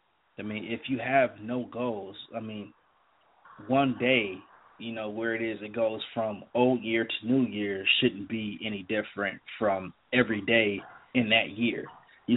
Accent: Detroit, Michigan, United States; I grew up in Detroit on the west side.

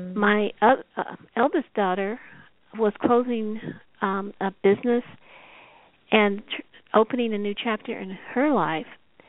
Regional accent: Denver, Colorado, United States; working as a journalist here in Denver, which is my hometown

